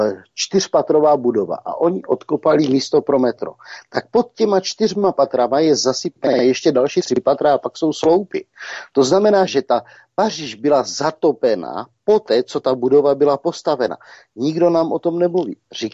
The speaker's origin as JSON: {"language": "Czech", "region": "Moravian-Silesian Region", "country": "Czechia", "said": "Třeba zrovna já jsem chachar ze Severní Moravy"}